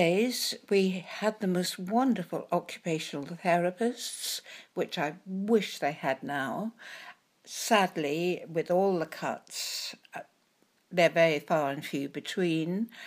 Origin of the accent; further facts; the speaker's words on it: King's Lynn, East of England, United Kingdom; born there; moved away as an adult; now in London, United Kingdom; Myself, I was born in Norfolk, King's Lynn. I came to London when I was 19